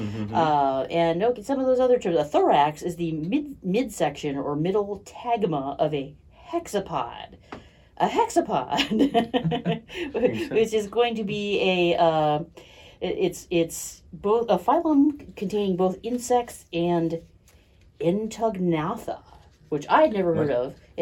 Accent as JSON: {"language": "English", "region": "Midwest", "country": "United States", "said": "we're from the Midwest here."}